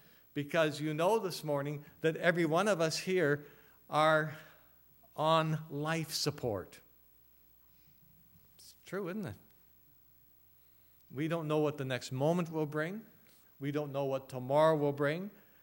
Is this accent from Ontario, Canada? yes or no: no; New Brunswick, Canada; I said, "You're from New Brunswick, and so am I. Where are you from?"